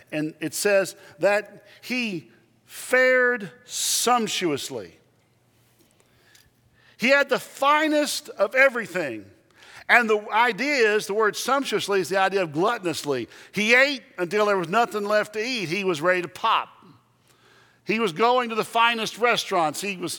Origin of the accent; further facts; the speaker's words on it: Texas, United States; And since I'm from Texas and I like adolescent things, I'm going to get full quill ostrich.